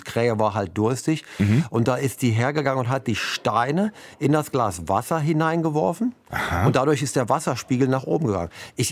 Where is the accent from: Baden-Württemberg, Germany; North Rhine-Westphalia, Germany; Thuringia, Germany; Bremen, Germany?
Bremen, Germany; Und ich komme ja aus Bremen